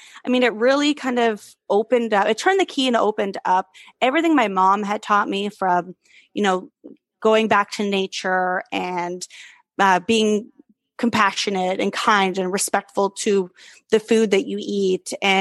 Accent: Germany; also born or lived in Europe; I grew up in Europe, spent a lot of time as a kid in Europe. So my kind of food landscape was very vast and very close by. I grew up in Germany.

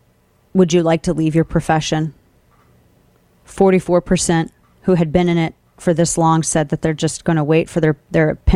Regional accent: United States; as an American

